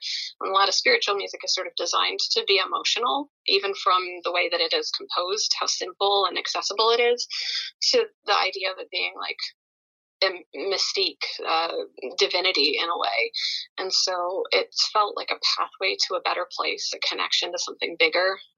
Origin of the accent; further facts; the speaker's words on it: New Orleans, Louisiana, United States; But I'm a woman of color, so, and I'm specifically from New Orleans